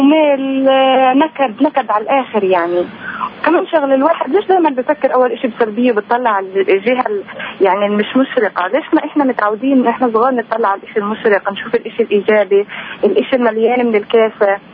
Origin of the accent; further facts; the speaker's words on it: Hebron, West Bank, Palestine; من الخليل.